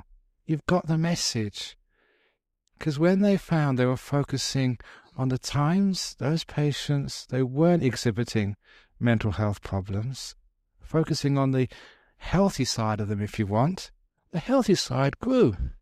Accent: England, United Kingdom; born there; you know, I was born in England, and my favourite food was fish and chips.

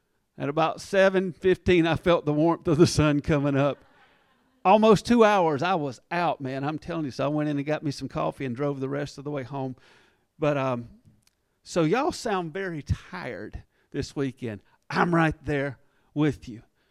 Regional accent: South Carolina, United States; I'm from South Carolina.

